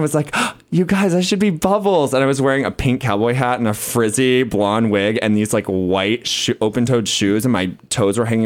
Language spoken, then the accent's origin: English; Florida, United States; yeah, I'm from Florida.